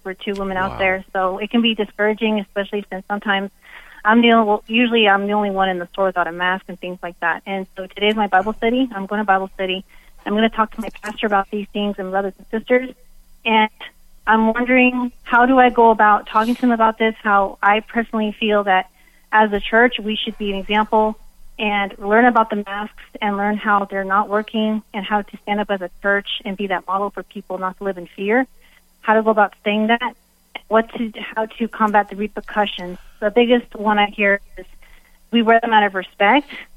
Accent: California, United States; I'm from California, so I'm already have that against me.

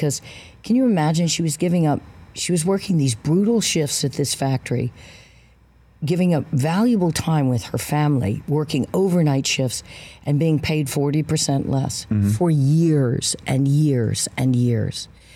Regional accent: New Orleans, Louisiana, United States; I'm born and raised in New Orleans. My whole family lives there.

